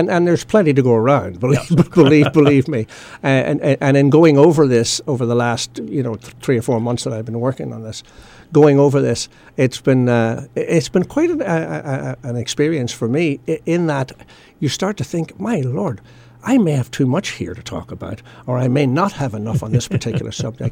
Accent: Northern Ireland, United Kingdom; And at that time, growing up in Northern Ireland

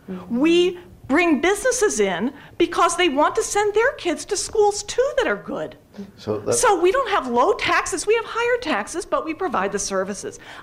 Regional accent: United States; I'm also from Montgomery County.

